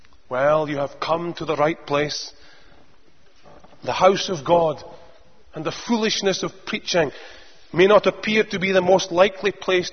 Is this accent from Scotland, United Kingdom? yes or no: yes; Edinburgh, Scotland, United Kingdom; in my hometown in Edinburgh